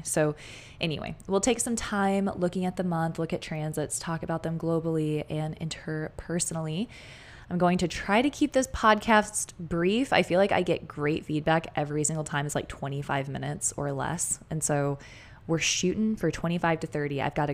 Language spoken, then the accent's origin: English; Texas, United States; I've been in Texas since I was 7. So I am grandfathered in as a Texan. I say this all the time. I was not born here, but I am a Texan. I've been here since I was 7 years old.